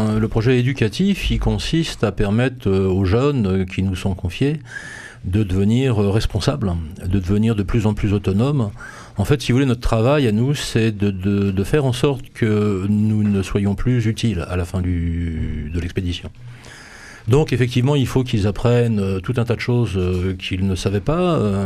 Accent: France; des jeunes qui, chez nous en France, sont dans la difficulté

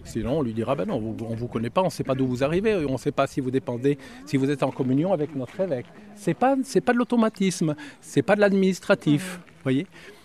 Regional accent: Brittany, France; Je suis un Breton bien catholique, comme tous les Bretons, n'est-ce pas? Voilà, mais d'une famille très tradie. Les offices en latin tous les soirs à la maison. Donc je parle latin

